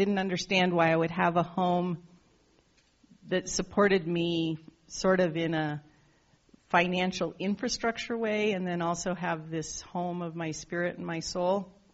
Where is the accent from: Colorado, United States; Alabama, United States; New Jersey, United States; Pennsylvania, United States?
Colorado, United States; Denver; born there; I was born in Denver, and Denver was my home